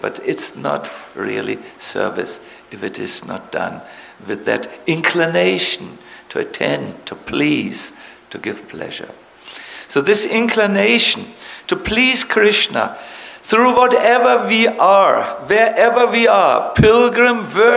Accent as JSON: {"language": "English", "country": "Germany", "said": "I'm here, and I came from Germany."}